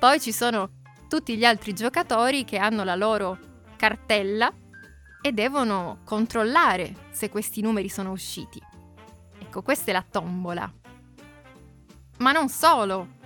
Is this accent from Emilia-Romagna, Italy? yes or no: no; Piedmont, Italy; La mia, ad esempio, quella in cui sono cresciuta, quella vicino a Torino, anche se era una città molto piccola, un paese